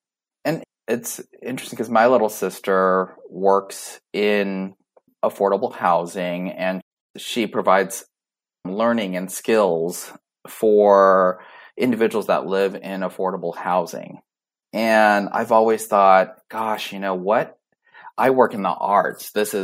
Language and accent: English; California, United States; firmly entrenched in the Vietnamese Little Saigon community that I grew up in Southern California, but also being American.